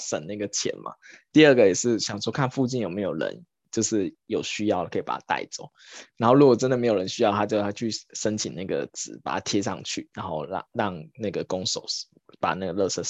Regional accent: Taiwan; now in South Korea; 我台湾人都不会，因为台湾我以前家里他是我们一楼有个专门放厨余的桶

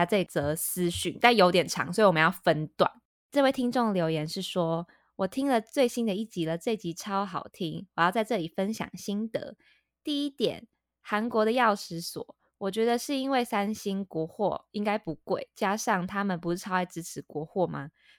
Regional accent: Taiwan; 我们台湾人一直讲

